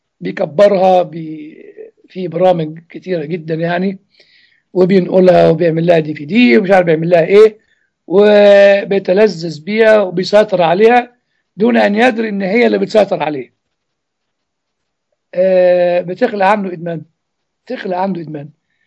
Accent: Egypt; now in United States; ودي أعتقد بعضها موجودة عندنا في مصر المكان كلها، وربما موجودة بكثافة أكثر من موجودة في أمريكا أنا ما أعرفش

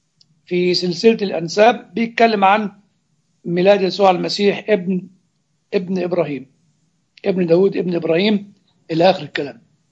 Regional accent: Egypt; يعني زمان كان عندنا في مصر رتبة بيه ورتبة باشا، رتبة شرفية

